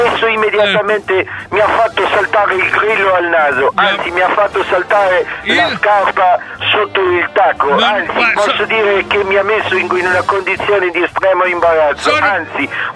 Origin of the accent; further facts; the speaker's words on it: France; Non dovrei dire io che sono francese come lui